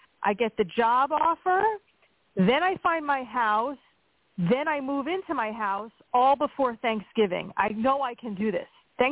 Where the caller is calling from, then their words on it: Pennsylvania, United States; from Pennsylvania.